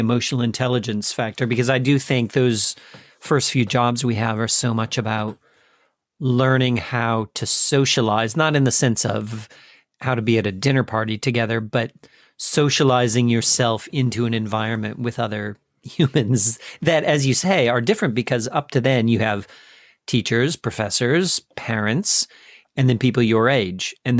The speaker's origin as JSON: {"language": "English", "country": "United States", "said": "You know, as an American, that was"}